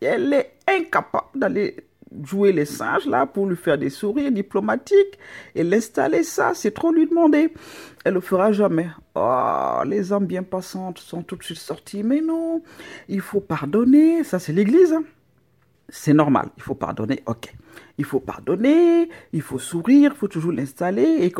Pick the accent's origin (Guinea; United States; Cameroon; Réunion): Cameroon; now in France; moi je suis camerounais